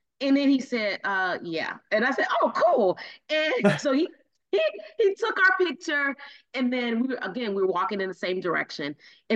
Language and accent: English; Chicago, Illinois, United States; Because we explained I explained to him that I was from Chicago.